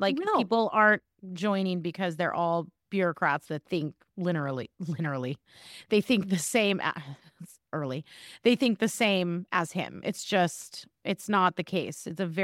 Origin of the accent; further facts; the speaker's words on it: California, United States; when I was growing up in California, there was always a Twilight Zone marathon on Thanksgiving, always.